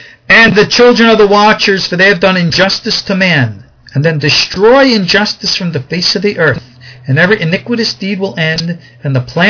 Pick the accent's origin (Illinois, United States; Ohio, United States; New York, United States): New York, United States; Long Island; accent: East Coast; now in Israel; When I grew up here, I grew up on Long Island, New York. And I still haven't lost my good old East Coast accent.